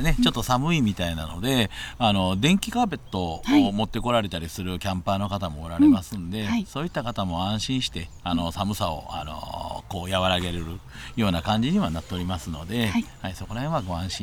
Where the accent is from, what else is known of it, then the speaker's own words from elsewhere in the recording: Kansai, Japan; 関西人のまあまあ関西人だから串カツっていうわけじゃないですけど